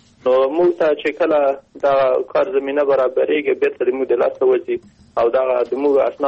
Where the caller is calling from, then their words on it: Herat, Afghanistan; د هرات نه زنګ وهلای